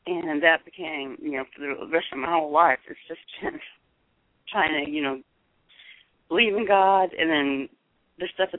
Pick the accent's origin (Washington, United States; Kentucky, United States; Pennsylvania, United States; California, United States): California, United States; No, I grew up in California.